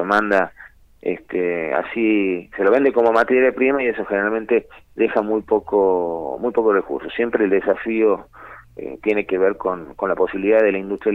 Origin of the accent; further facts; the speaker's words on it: Argentina; qué queremos hacer como argentinos y argentinas con nuestras riquezas naturales